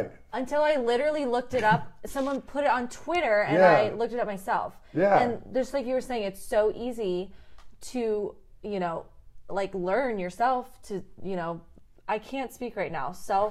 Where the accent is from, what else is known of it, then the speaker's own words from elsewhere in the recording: Ohio, United States; I mean, I'm from Ohio.